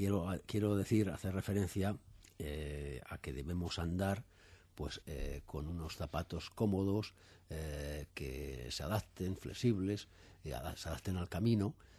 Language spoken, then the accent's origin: Spanish; Spain; sí estoy en la preocupación como todo español, creo, al menos todo español de bien